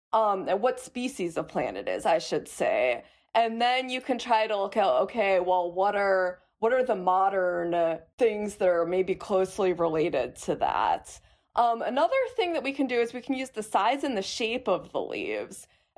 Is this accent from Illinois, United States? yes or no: yes; Chicago, Illinois, United States; I grew up in Chicago, and my parents were super supportive of my interests, and we had a family membership to the Field Museum and went all the time.